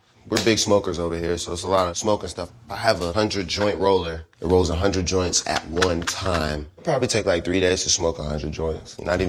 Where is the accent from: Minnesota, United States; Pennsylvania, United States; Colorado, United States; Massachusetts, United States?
Pennsylvania, United States; Pittsburgh; We got the Steelers felt on top because I'm from Pittsburgh.